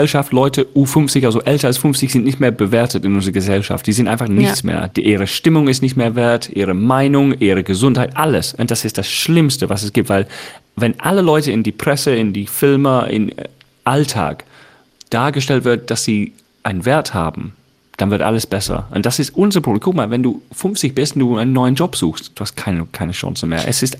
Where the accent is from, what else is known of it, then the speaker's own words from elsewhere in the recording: United Kingdom; German is a second language; aber ich bin Engländer